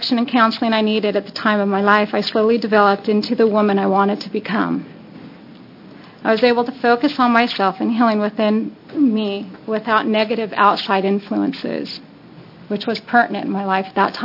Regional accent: Corvallis, Oregon, United States; I'm from Corvallis, Oregon.

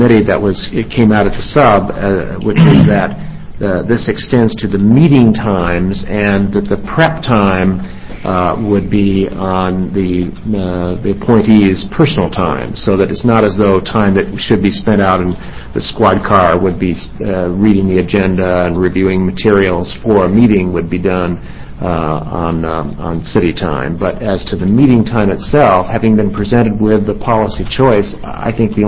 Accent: Albany, New York, United States; my good friend from my hometown of Albany

